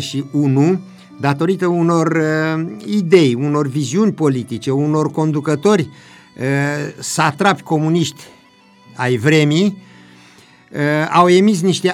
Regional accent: Ilovăț, Mehedinți County, Romania; cel puțin din partea locului de unde sunt eu, din comuna Ilovăț, fostul raion Turnul Severin, județul Mehedinț

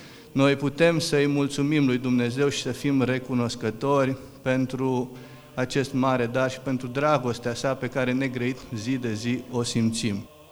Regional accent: Romania; iată că și eu, deși sunt român, am venit de dincolo de granițe

